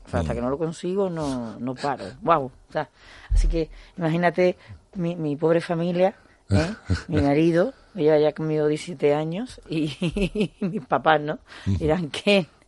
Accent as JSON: {"language": "Spanish", "country": "Spain", "said": "No digo que los españoles no lo seamos porque somos latinos al final."}